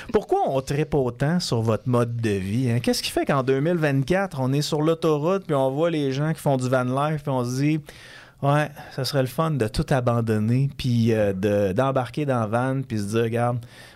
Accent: Quebec, Canada; Les gens aux États-Unis ne savent pas, moi, que je viens du Québec.

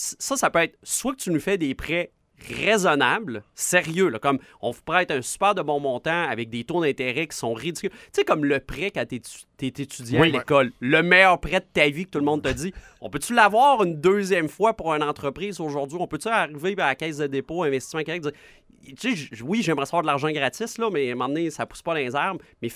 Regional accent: Quebec City, Quebec, Canada; On est des gens de Charlebourg. On est une famille d'ici.

